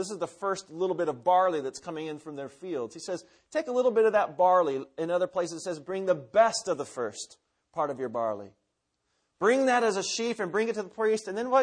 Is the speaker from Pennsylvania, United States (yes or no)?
no; Seattle, Washington, United States; Because I'm a city boy. I'm from Seattle.